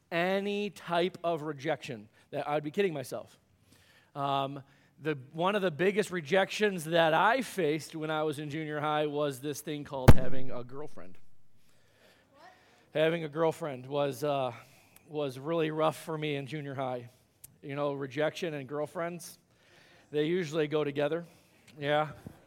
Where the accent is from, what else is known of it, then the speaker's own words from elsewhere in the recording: Michigan, United States; No, I grew up in Michigan, grew up watching the Tigers and the Cubs. Chicago's only 3 hours away, so I got to go to Wrigley all the time as a kid